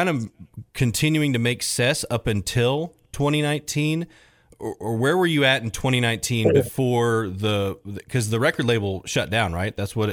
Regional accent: Louisville, Kentucky, United States; right down the road from where we grew up in Louisville

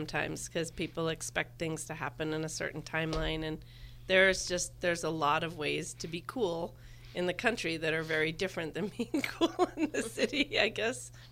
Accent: Flagstaff, Arizona, United States; now in Boulder, United States; because we came from Flagstaff, you know, you don't wave at every car

